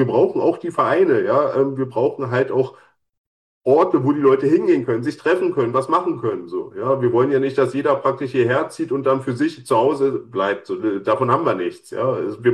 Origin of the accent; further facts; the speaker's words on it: Berlin, Germany; als ich das erste Mal nach Tangermünde gekommen bin, ja, als, ich sag jetzt mal, als Berliner, der ja nur Berlin und seinen Speckgürtel kennt